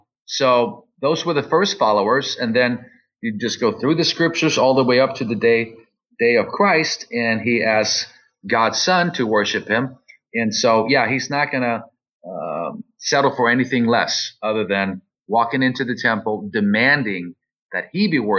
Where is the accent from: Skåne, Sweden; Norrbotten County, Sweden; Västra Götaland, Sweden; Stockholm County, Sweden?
Skåne, Sweden; Malmö; I was born in Sweden. I was born and raised in Sweden. And I grew up in a ghetto part of the city of Malmo known as Rosengård.